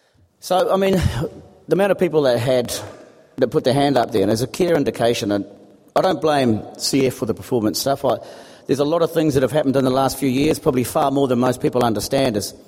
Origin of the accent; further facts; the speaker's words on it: New Zealand; even though I'm a New Zealander